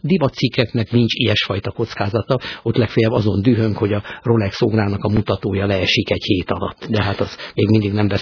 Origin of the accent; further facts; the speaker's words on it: Hungary; akkor is egy 10 milliós országból, egy 15 milliós nemzetből származom